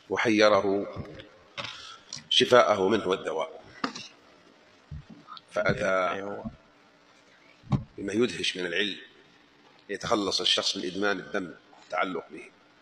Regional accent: Mecca, Makkah Province, Saudi Arabia; كلمة في حجاز عندنا في مكة

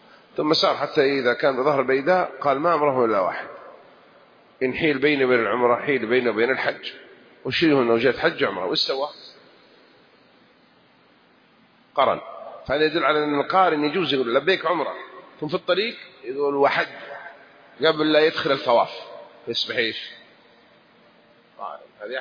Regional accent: Saudi Arabia; أنت من مصر، أنت من الشام، أنا من السعودية

